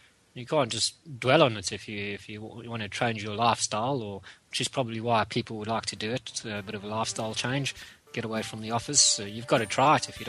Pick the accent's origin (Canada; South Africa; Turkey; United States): South Africa; now in Kingston upon Hull, United Kingdom; I'm from Kingston upon Hull, originally South Africa